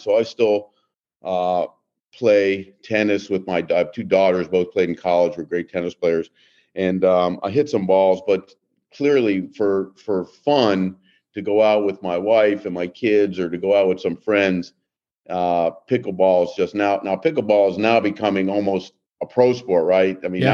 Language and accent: English; Miami, Florida, United States; I grew up in Miami, and my whole life I always thought I was going to be a professional tennis player